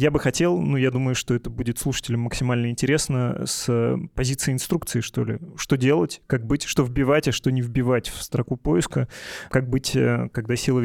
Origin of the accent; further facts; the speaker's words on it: Russia; moved away as an adult; Я когда уезжал из России в 2022 году, я пошел перед тем, как покинуть родину, как мне казалось, ненадолго